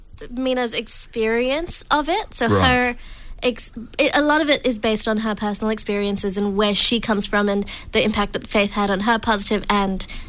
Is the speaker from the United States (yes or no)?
no; Singapore; So I grew up in Singapore, and when I was a kid, I was really, really shy.